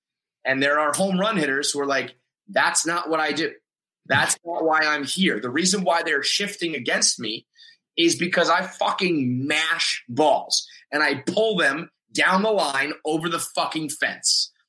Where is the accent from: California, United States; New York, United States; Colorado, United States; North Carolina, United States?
New York, United States; I'm a New Yorker, whatever it is.